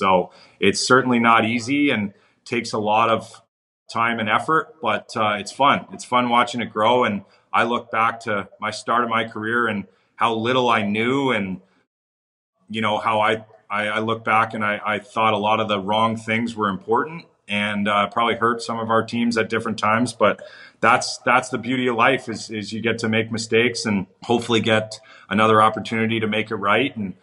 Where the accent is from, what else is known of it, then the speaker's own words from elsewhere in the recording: Toronto, Ontario, Canada; I grew up in Toronto, Canada